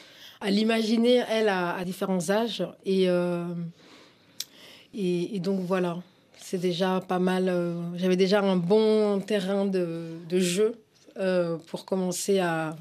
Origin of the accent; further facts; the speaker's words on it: Paris, Île-de-France, France; born there; Et après, elle est donc je suis née à Paris.